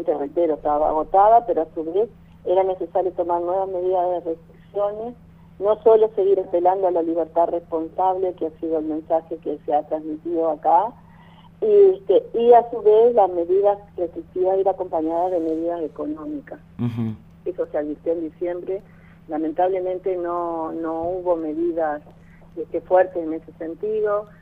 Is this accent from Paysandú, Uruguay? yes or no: yes; Paysandú, Uruguay; Yo soy de un departamento fronterizo, soy de Paysandú, en la frontera con Colón, en Entre Ríos.